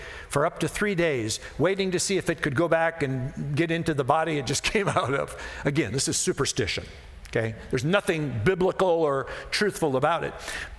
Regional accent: Midwest, United States; As I said, Sue and I were raised in the Midwest.

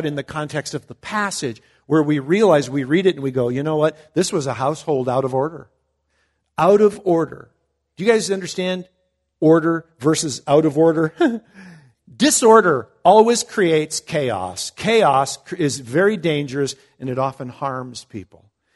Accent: Midwest, United States; I grew up in the Midwest where tornadoes were a regular, you know, highlight of most of our summer evenings.

